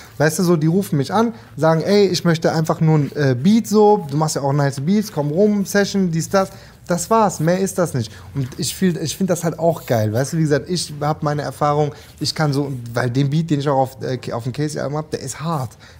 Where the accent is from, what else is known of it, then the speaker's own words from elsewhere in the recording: Leonberg, Baden-Württemberg, Germany; also born or lived in Stuttgart; Stuttgart, Leonberg halt aufgewachsen, aber in Stuttgart geboren.